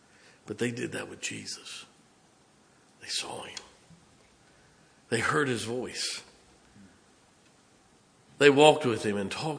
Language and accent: English; Ohio, United States; When I grew up in Ohio, I got saved at the Great Canton Baptist Temple.